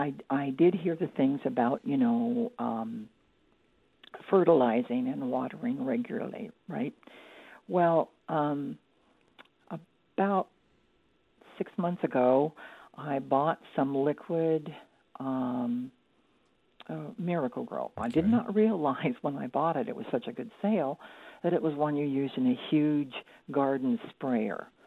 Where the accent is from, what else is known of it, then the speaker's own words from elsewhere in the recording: Pacific Northwest, United States; moved away as an adult; Well, you know, I'm really new to this area. I'm from